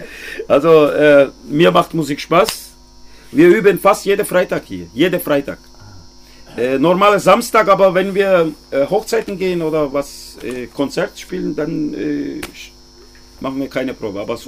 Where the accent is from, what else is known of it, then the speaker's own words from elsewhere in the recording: Uşak, Uşak Province, Turkey; German is a second language; Ich komme aus der Türkei. Okay. Und zwar Uşak.